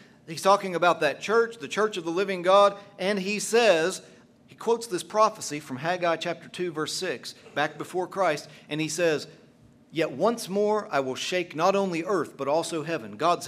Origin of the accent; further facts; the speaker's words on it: Moundsville, West Virginia, United States; born there; I was born an American. I was born a West Virginian. I was born in Glendale, Moundsville, whatever you want to call that.